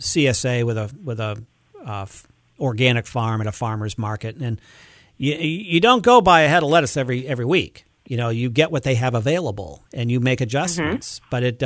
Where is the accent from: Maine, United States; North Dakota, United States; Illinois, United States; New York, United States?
Maine, United States; Mount Desert Island; I grew up on Mount Desert Island, and my parents were potters, so we have something else in common.